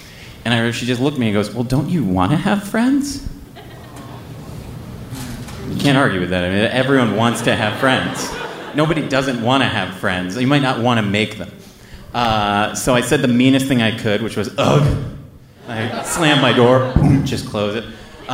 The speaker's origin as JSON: {"language": "English", "country": "United States", "said": "We're from the States."}